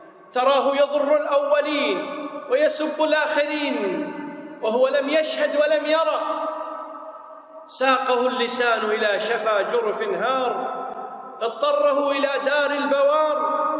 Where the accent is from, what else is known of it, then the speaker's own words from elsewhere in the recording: Kuwait; يسمون عندنا في الكويت فلان هذر